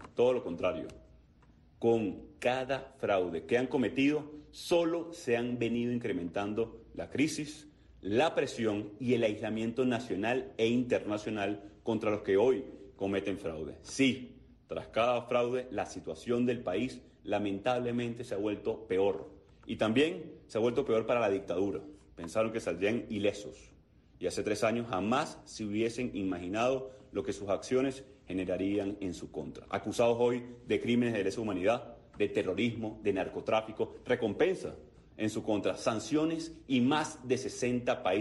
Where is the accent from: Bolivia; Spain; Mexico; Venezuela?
Venezuela